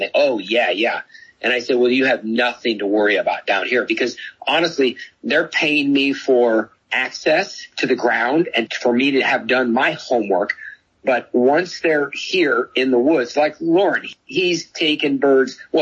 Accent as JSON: {"language": "English", "region": "Illinois", "country": "United States", "tie": "born or raised there", "said": "But anyway, you know, I'm born and raised in Illinois, as you know."}